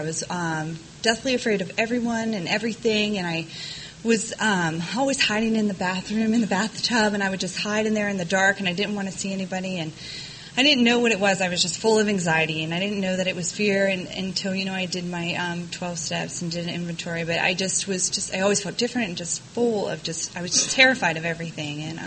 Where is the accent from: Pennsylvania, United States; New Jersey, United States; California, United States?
Pennsylvania, United States; I grew up in Pennsylvania, right outside of Pittsburgh, in a small town where everybody knows everybody.